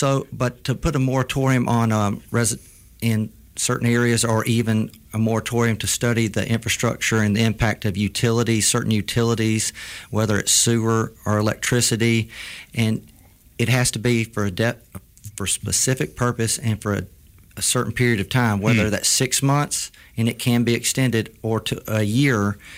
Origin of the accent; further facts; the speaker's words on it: Alabama, United States; I grew up in Escambia County, Alabama, between a town of called Flomington and Bruton in McCall community.